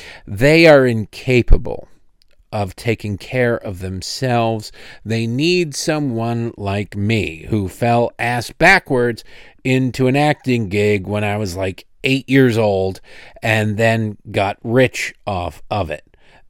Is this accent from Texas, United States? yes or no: no; Detroit, Michigan, United States; I had, you know, I'm growing up in Detroit.